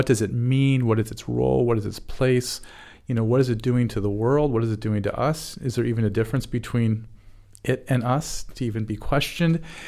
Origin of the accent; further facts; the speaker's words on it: Akron, Ohio, United States; I grew up outside of Akron, Ohio